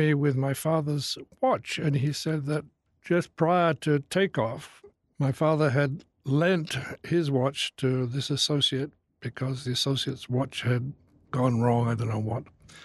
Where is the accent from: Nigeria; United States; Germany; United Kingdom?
United Kingdom; Salisbury, South West England; born there; I was born in Wiltshire, in the town of Salisbury, which is famous for a 900-year-old Gothic cathedral in which I was baptized.